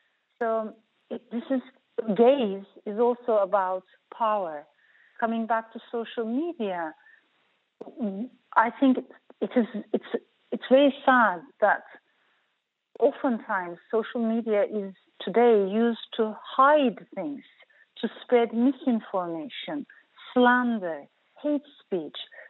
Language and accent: English; Turkey; also born or lived in Strasbourg, France; My mother brought me to Turkey because for her, Turkey was motherland. For me, it was a new country to discover. And we came to a very conservative, very patriarchal neighborhood in Ankara. This was my grandmother's house.